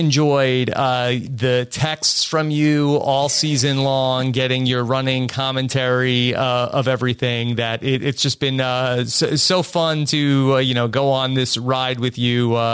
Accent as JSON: {"language": "English", "town": "East Meadow", "region": "New York", "country": "United States", "tie": "born or raised there", "also_born_or_lived": "Wantagh", "said": "I grew up in East Meadow, and then my parents moved to Wantagh. I went there when I started high school, we went to Wantagh."}